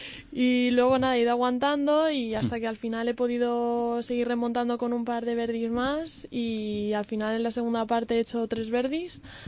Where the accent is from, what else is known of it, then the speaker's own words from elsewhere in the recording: Alicante, Valencian Community, Spain; now in Madrid, Spain; Sí, soy de Alicante, pero bueno, ahora estoy viviendo en Madrid.